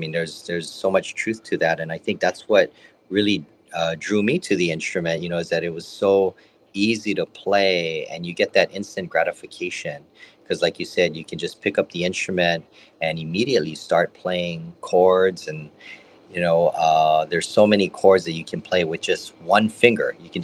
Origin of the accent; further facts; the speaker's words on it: Honolulu, Hawaii, United States; Yeah, born and raised in Honolulu, specifically spent most of my life in the Kaimuki area near Diamond Head. And I still live there, still home for me.